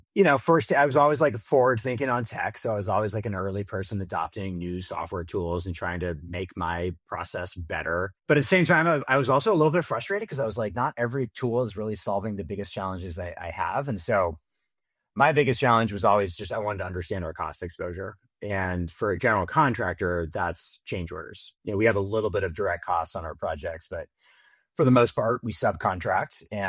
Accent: Sacramento, California, United States; And so I grew up in Sacramento.

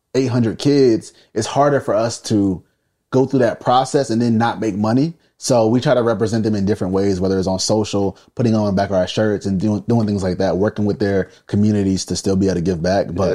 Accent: North Carolina, United States; I'm from North Carolina, and we used to go to North Carolina A&T's homecoming called GHO.

